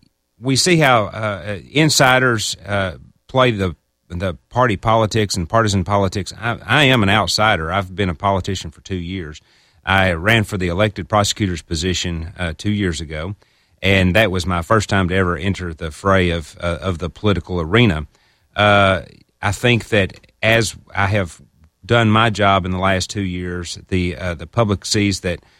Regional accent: Brooklyn, Arkansas, United States; I grew up in Brooklyn, which is between Jonesboro and Paragould. I'm a Craighead County boy. Went to Brooklyn Public Schools there

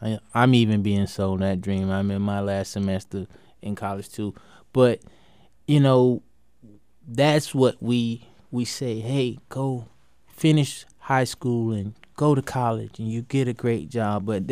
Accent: Wilmington, United States; One thing that I know from growing up in Wilmington and going to school in Wilmington

